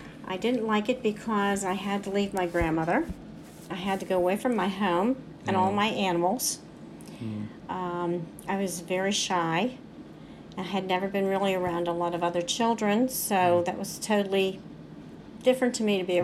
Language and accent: English; Sharpsburg, Pennsylvania, United States; I grew up in Allegheny County in a small town called Sharpsburg.